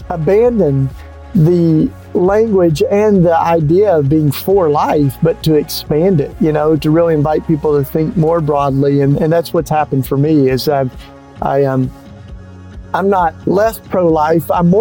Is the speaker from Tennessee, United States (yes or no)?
yes; Tennessee, United States; I grew up in Tennessee and fell in love with Jesus in the Bible Belt